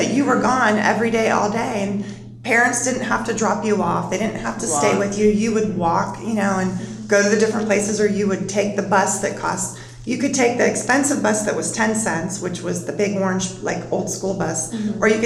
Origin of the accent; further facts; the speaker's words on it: United States; also born or lived in Panama Canal Zone; We are American. I mean, we were in the 4th of July parade every year. I mean, it was a very American community.